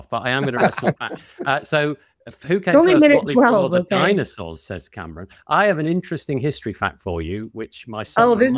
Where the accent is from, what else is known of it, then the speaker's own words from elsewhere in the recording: United Kingdom; And I'm British.